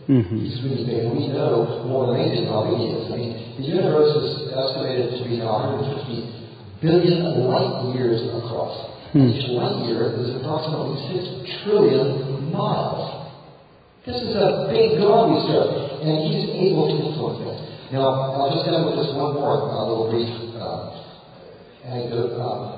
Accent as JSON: {"language": "English", "country": "Australia", "said": "I'm Australian."}